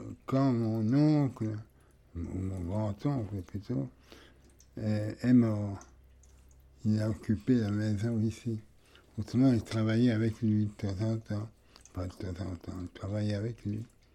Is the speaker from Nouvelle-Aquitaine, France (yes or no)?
no; Landreville, Grand Est, France; born there; Je suis né à Landreville, en 1930.